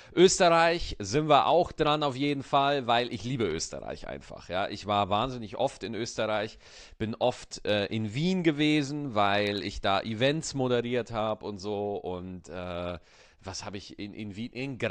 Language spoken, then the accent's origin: German; Oberalteich, Bavaria, Germany; Oberalteich, wo ich geboren, wo ich herkomme, Oberalteich in der Nähe vom Bogen